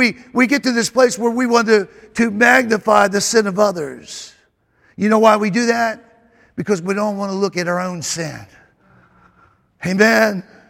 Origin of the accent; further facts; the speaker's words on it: Georgia, United States; born there; I was the rebel. I was born in Georgia. I was always the rebel.